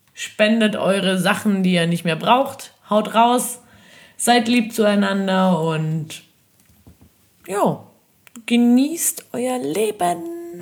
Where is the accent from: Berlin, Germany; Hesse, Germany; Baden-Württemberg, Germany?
Baden-Württemberg, Germany; Ich bin ein richtiger Schwabe.